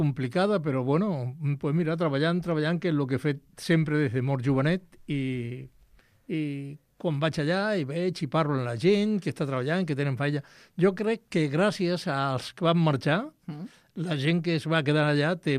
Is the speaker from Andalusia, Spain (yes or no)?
yes; Villanueva de Córdoba, Andalusia, Spain; born there; now in Catalonia, Spain; Jo vaig néixer allà a Villanueva de Córdoba, doncs mira, un català de Córdoba.